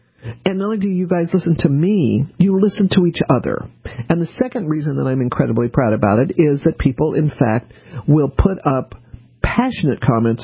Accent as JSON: {"language": "English", "town": "New Orleans", "region": "Louisiana", "country": "United States", "tie": "born there"}